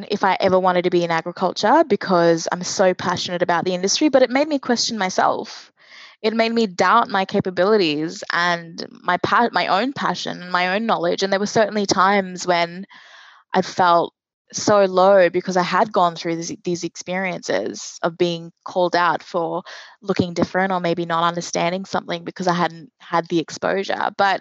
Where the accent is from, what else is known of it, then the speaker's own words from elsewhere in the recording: Australia; accent: Australian; obviously have an Australian accent, you know, I would say I'm definitely Australian, of course, with an Indian background.